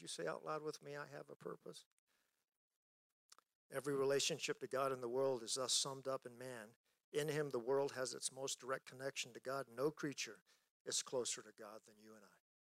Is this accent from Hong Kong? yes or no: no; South Korea; So we tend to want to localize South Korea is where I'm from, which is technically where I'm from.